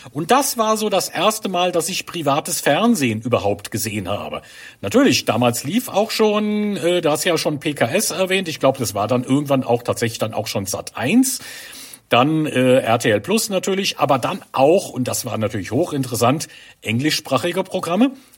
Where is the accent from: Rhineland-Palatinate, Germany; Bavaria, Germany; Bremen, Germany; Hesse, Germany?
Rhineland-Palatinate, Germany; Holzheim; also born or lived in Niederneisen; aber wir in Holzheim im Rhein-Lahn-Kreis damals, oder wie gesagt, ich selbst bin ja gebürtig aus Niederneisen, Nachbarort